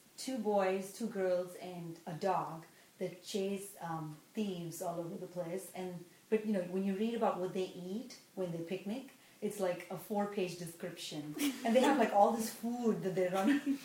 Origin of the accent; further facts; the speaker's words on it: India; it was a big thing, at least when I was growing up in India.